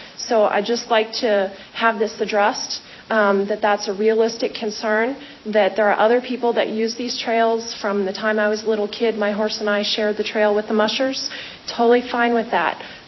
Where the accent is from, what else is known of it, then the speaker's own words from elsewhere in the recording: Petersville, Alaska, United States; I was raised in Petersville in the Upper Susitna Valley, And I am a veterinarian currently working in this area